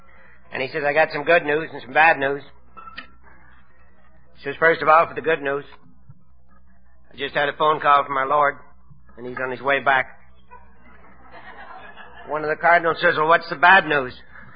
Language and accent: English; Prince Albert, Saskatchewan, Canada; I'm from Prince Albert, Saskatchewan